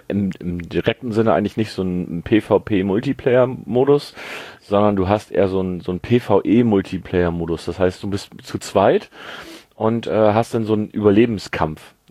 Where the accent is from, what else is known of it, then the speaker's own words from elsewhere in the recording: Northern Germany, Germany; Als Norddeutscher weiß man das doch.